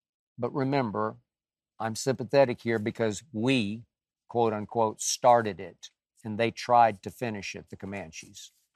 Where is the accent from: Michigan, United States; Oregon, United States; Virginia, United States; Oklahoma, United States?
Oklahoma, United States; The plight of the red man in this country has always torn me apart because I grew up in Oklahoma, which means red man.